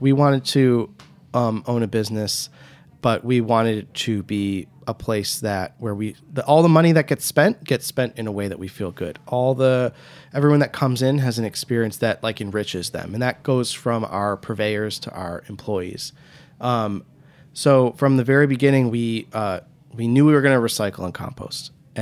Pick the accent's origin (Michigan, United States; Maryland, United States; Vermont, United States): Michigan, United States; a lot of the food that we grew up eating in Southeast Michigan